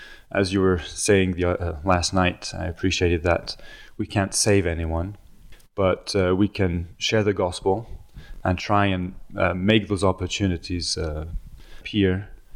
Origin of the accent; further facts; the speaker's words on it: Lyon, Auvergne-Rhône-Alpes, France; I was born and raised in Lyon. I grew up attending a Bible-believing Anglican church, an English-speaking church.